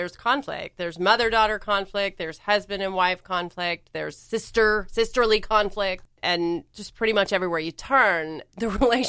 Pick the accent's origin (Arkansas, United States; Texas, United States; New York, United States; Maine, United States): Arkansas, United States; also born or lived in Oklahoma; So I lived in Oklahoma for 6 years, and I'm from Arkansas, right next door.